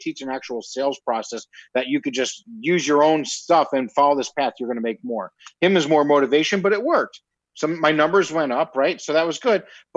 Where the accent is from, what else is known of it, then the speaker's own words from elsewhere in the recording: New York, United States; Because I'm from New York and I don't listen to anybody else if I want to do something, right?